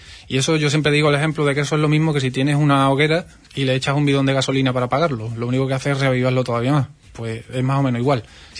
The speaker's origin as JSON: {"language": "Spanish", "town": "Huelva", "region": "Andalusia", "country": "Spain", "said": "yo soy de aquí de Huelva"}